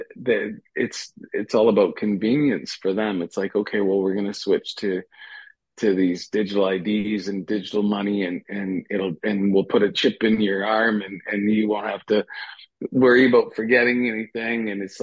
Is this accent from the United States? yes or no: no; Canada; As a Canadian, and I work in a bar